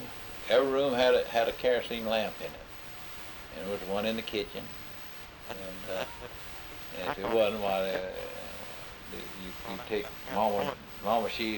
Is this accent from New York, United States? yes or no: no; Paola, Kansas, United States; born there; And he was born in Paola, and I was born in Paola. My birth certificate says Paola